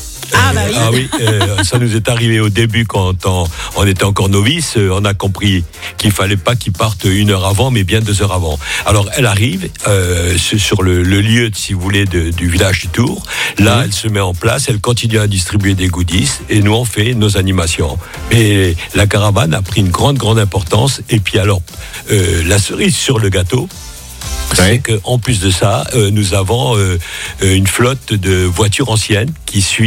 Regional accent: Casablanca, Casablanca-Settat, Morocco; now in France; comme je viens de Casablanca, je parlais aussi l'arabe.

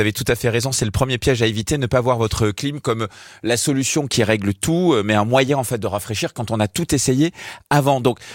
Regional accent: Provence-Alpes-Côte d'Azur, France; Moi, je viens de Provence, au départ, on fait ça, en fait.

